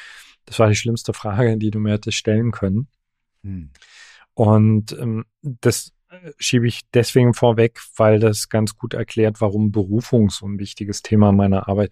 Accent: East Germany, Germany; Ich komme aus Ostdeutschland

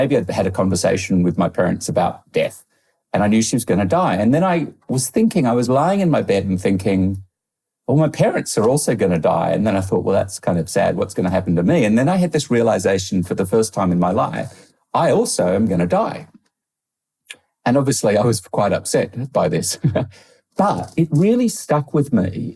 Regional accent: Sydney, New South Wales, Australia; so I was growing up in Sydney, Australia

